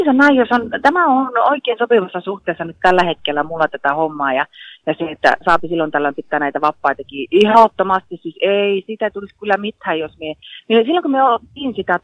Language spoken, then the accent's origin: Finnish; Lapland, Finland; kun mä olen Lapista lähtenyt